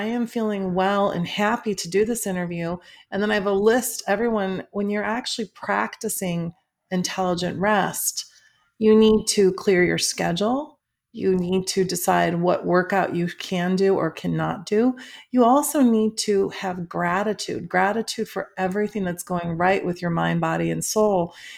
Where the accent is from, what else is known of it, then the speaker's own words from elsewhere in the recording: Schaumburg, Illinois, United States; I grew up in Schaumburg.